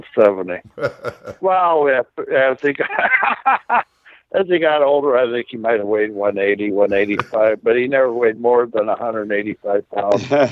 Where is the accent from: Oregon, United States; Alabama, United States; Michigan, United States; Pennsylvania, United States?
Oregon, United States; Portland; now in Minneapolis, United States; I moved from Portland, Oregon, where I grew up. I moved back here to Minneapolis in 71.